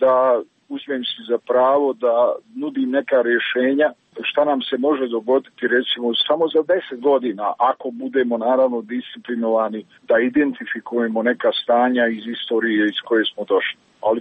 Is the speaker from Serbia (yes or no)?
no; Travnik, Federation of Bosnia and Herzegovina, Bosnia & Herzegovina; born there; kažem, ja sam rođen u Travniku.